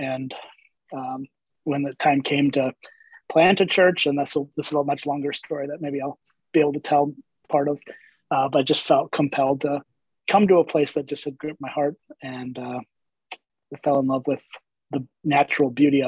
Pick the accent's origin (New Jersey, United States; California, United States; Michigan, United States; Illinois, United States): Illinois, United States; Chicago; So I grew up in Chicago, and grew up kind of just coming this way for vacationing.